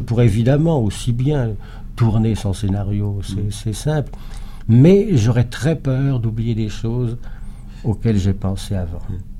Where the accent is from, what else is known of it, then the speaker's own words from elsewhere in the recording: Brittany, France; Parce que je suis breton.